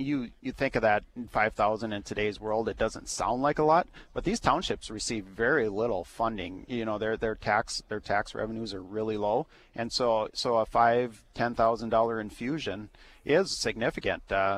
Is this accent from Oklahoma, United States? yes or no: no; Velva, North Dakota, United States; My district, I come from Velva, is where we farm at.